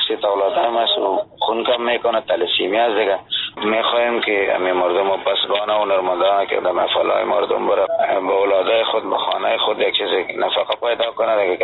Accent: Afghanistan; ما افغان هستیم، مسلمان هستیم

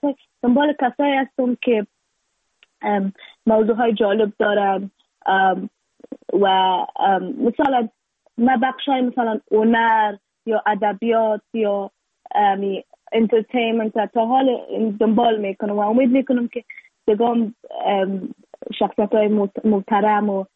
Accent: Afghanistan

